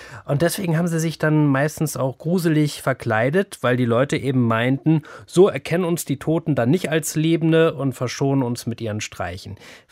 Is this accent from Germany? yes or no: yes; Northern Germany, Germany; Ich komme ja aus Norddeutschland und da sagt man dazu übrigens Mattenhären.